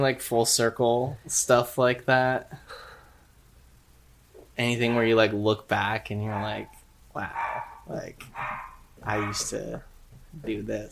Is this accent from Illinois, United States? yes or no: no; Utah, United States; I mean, I grew up in Utah.